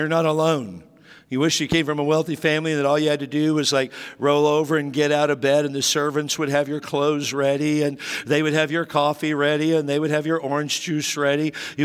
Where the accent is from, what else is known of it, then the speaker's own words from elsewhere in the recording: New Mexico, United States; born there; Now, I'm an American through and through, born in New Mexico.